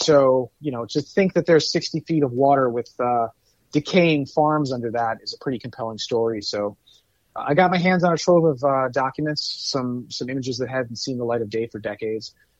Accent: Troy, United States; I'm proud Trojan. So I grew up in Troy. Troy's my hometown. So I'll always have a special place in my heart for Troy.

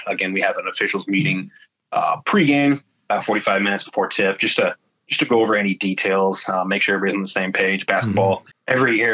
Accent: Nebraska, United States; Growing up in the Midwest, in Nebraska, on a farm, being able to get in there and get your hands dirty

